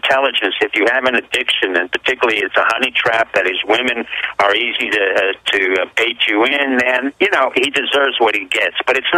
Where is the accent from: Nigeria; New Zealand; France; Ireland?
France; now in United States; I grew up in France, and I came to America because this is a country of opportunity.